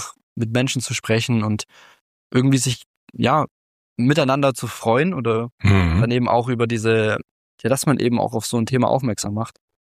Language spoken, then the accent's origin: German; Crailsheim, Baden-Württemberg, Germany; Ich komme aus Crailsheim. Ist eine Kleinstadt in Baden-Württemberg an der bayerischen Grenze. Und da bin ich auch jetzt aufgewachsen.